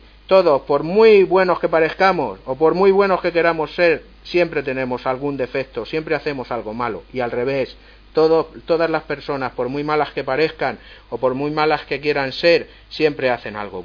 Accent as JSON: {"language": "Spanish", "country": "Italy", "said": "aunque yo soy de Italia, mi madre era española, y ella fue la que me enseñó a hablar"}